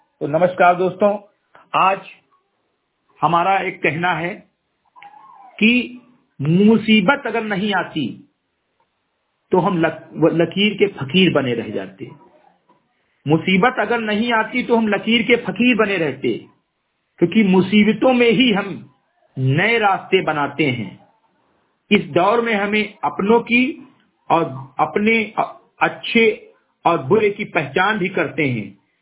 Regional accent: Uttar Pradesh, India; ग्राम सभा सिद्धि कटई विकास खंड मेनपुरा जनपद बहराइच का मूल निवासी हूं तथा एक सामाजिक कार्यकर्ता हूं

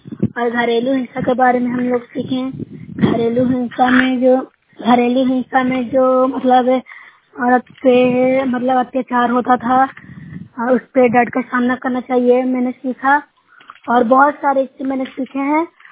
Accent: Bihar, India; मैं नूसरा ब्लॉक से हूँ, जिला नालंदा की निवासी हूँ।

